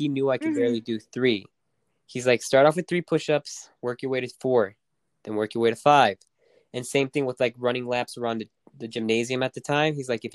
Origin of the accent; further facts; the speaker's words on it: Joliet, Illinois, United States; Well, I was raised in Joliet my whole life.